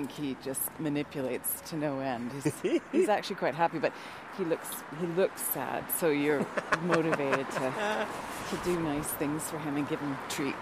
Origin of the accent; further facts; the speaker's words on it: Calgary, Alberta, Canada; also born or lived in Vancouver; Well, I grew up in Calgary, and, we could be in the mountains in 45 minutes.